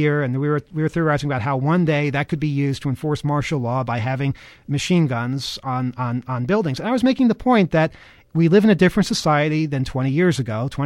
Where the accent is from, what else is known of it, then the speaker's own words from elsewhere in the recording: Texarkana, Texas, United States; I am from Texarkana, Texas. That's a cool place. It's right by Texas and Arkansas.